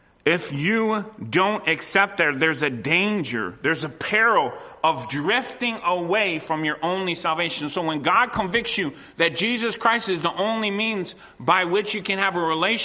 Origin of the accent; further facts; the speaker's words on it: United States; now in Canada; I know I was born in the States and I lived in the States, but being in Canada, I had to give up some of that in your face type of approach that I grew up with.